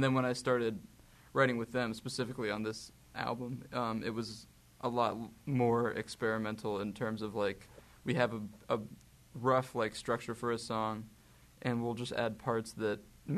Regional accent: Youngstown, Ohio, United States; He's like a pretty, like, in our hometown, Youngstown, we're all from Youngstown. And my dad is like a pretty prolific jazz saxophone player in Youngstown. So I grew up with that.

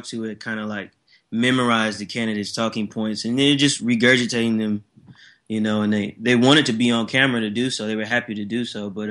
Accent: California, United States; You know, I'm coming from the Bay Area, which is probably one of the most liberal places in America.

